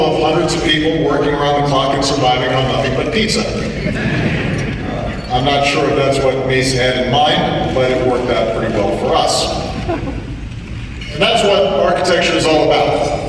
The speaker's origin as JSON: {"language": "English", "town": "Chicago", "region": "Illinois", "country": "United States", "tie": "born or raised there", "said": "there are few better places to live than in my hometown of Chicago."}